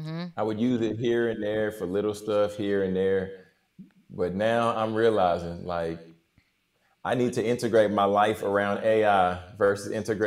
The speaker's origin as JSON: {"language": "English", "region": "Louisiana", "country": "United States", "said": "I'm from Louisiana."}